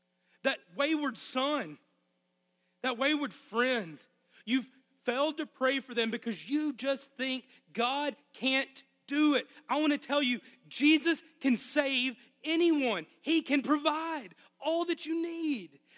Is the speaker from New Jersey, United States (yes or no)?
no; Arkansas, United States; I know it's a double negative, but I'm from Arkansas. There's no problem he can't solve. They told me earlier that my accent was worse than usual.